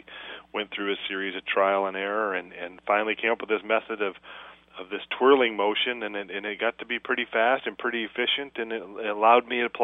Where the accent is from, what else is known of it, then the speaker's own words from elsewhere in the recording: Flint, Michigan, United States; And growing up in Flint, Michigan, we had a lot of great athletes.